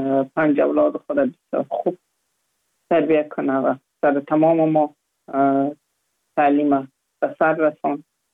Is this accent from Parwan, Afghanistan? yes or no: no; Kabul, Afghanistan; وقتی که شهید شد بالازو جای به جای دیگه در کابل ماندیم. پانتون خود تحصیلات عالی خود کلش در کابل ختم کردیم